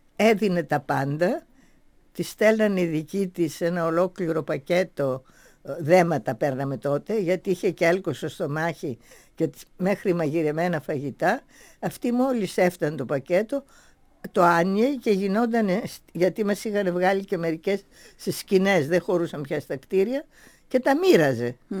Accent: Greece; moved away; Μετά τελείωσε αυτή και η αδελφή μου έμεινε φίλη με τον Γκάτσο αργότερα. Αλλά εγώ έφυγα από την Ελλάδα.

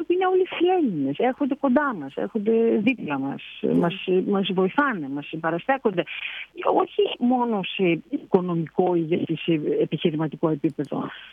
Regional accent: Palamas, Thessaly, Greece; Επειδή είμαι και εγώ από την Καρδίτσα, τον Παλαμά

